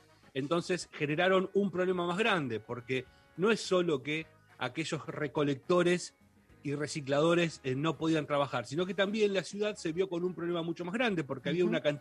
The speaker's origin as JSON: {"language": "Spanish", "town": "Bahía Blanca", "region": "Buenos Aires Province", "country": "Argentina", "tie": "born or raised there", "said": "Pongo como ejemplo mi ciudad, Bahía Blanca. Siempre voy a mi terruño porque es un lugar que conozco bastante bien."}